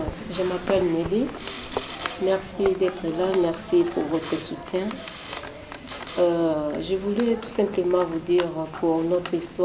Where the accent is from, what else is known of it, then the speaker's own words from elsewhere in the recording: DR Congo; moved away as an adult; Moi, je suis née en RDC, grandi là-bas, j'ai eu aussi tous mes enfants là-bas.